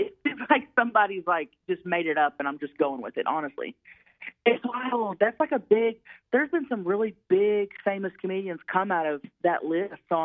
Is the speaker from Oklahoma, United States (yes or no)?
yes; Oklahoma, United States; I grew up in Oklahoma, like in a small town. So, like, you know, the trashy side of … that'll always be there, you know?